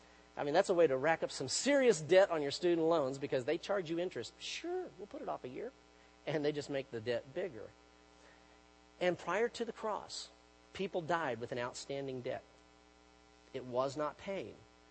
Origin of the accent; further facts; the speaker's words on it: United States; it doesn't even matter that I'm an American